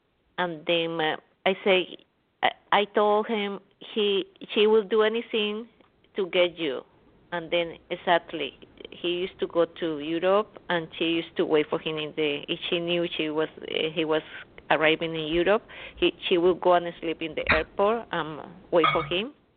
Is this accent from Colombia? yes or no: yes; Colombia; Yes. I am from Colombia.